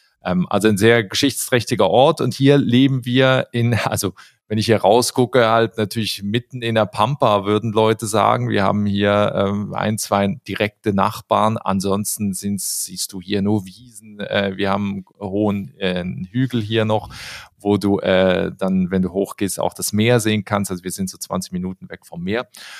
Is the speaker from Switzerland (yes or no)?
yes; Basel area, Switzerland; Ich bin so in einem Dorf außerhalb von Basel aufgewachsen